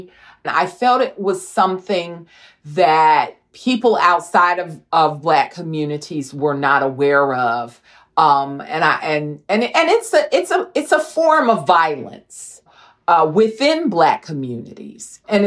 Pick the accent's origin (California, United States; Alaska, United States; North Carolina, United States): North Carolina, United States; Durham; When I was growing up in Durham, North Carolina